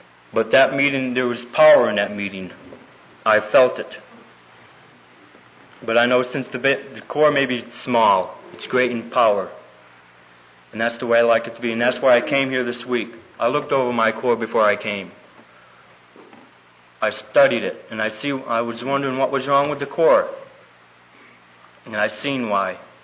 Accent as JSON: {"language": "English", "town": "Torrington", "region": "Connecticut", "country": "United States", "said": "I'm from Connecticut in Winston, Torrington. You may not have heard of it. Torrington."}